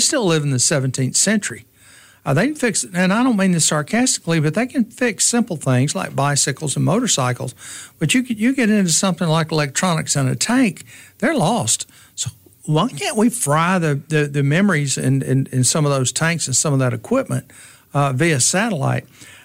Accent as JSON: {"language": "English", "region": "the South", "country": "United States", "said": "I mean, we're from the South, and a lot of this stuff, I don't want to get into, but it's some strange stuff according to our culture down here."}